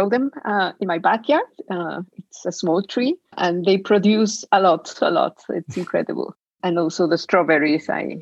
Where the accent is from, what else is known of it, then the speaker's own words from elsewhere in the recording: Mexico; English is a second language; I am from Mexico.